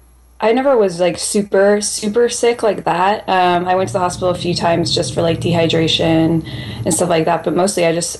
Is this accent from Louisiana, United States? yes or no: no; California, United States; I grew up in Northern California, started running competitively probably in sixth grade, all through high school